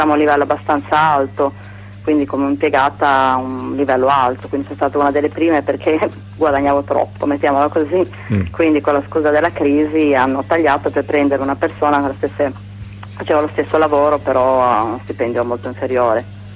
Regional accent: Liguria, Italy; now in Bologna, Italy; Io sono ligure, quindi quasi vicino a Monte Carlo, da una parte abbastanza sperduta, insomma.

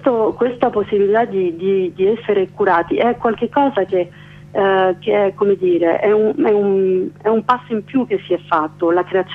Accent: France; Italian is a second language; now in Italy; Io sono straniera anch'io, anche se insomma sono francese, io sono venuta qui negli anni 80

